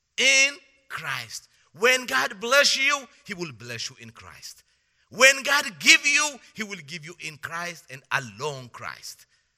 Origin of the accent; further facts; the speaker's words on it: Ethiopia; I'm from Ethiopia, from one of the poorest countries in the world.